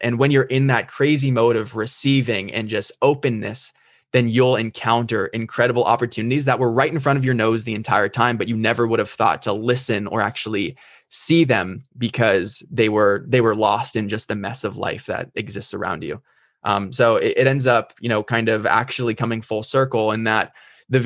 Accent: California, United States; the opportunities that I had growing up in California and Orange County, which is a nice area

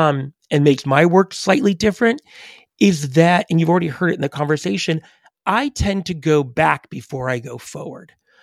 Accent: United States; I was typical kid growing up in America in many ways.

